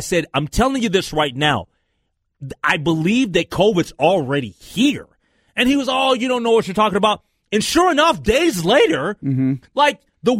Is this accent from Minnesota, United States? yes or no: yes; Minneapolis, Minnesota, United States; okay, I'm a Minneapolis. I was raised in North Minneapolis.